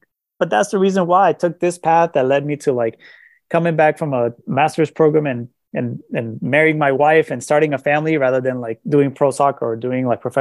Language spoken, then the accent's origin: English; Colombia; I grew up in Colombia, South America, wonderful place. Everybody's so nice. But culturally, at least what I experienced, you know, is that I grew up Catholic, going to Catholic school.